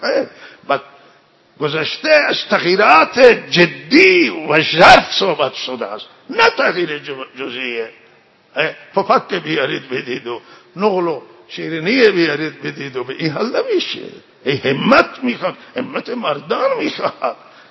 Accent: Iran; همه ما ایرانی هستیم

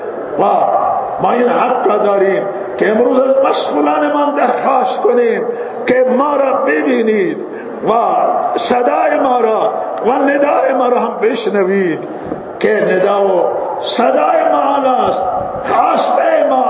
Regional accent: Iran; ما ایرانی هستیم، آبا و اجداد ما برای این وطن کشته دادن

